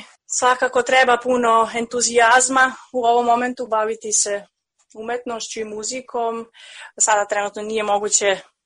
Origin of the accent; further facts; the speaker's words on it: Ćuprija, Pomoravlje District, Serbia; Ja sam inače i rodom Ćupričanka, tako da sam tu svoje školovanje započela.